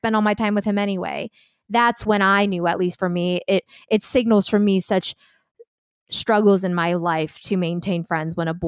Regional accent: Chicago, Illinois, United States; I'm from Chicago.

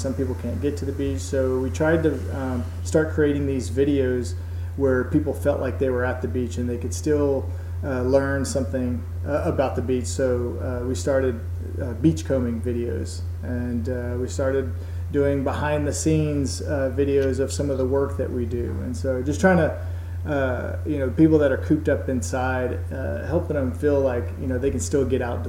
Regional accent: Taft, Texas, United States; I was born in Taft, Texas. And so you know where Taft is, right? That's a mm-hmm. little town just outside of Corpus in Portland. And so I'm fourth generation here. I grew up here.

